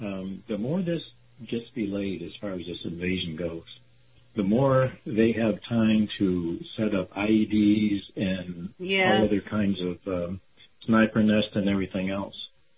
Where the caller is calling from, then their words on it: Clearwater, Florida, United States; in Clearwater.